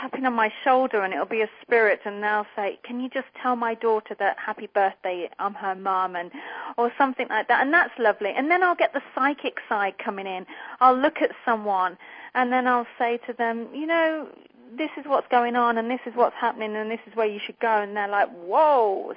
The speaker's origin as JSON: {"language": "English", "country": "United Kingdom", "accent": "British", "lives_now": "United States", "said": "So, you know, I'm British, as you can hear from the accent."}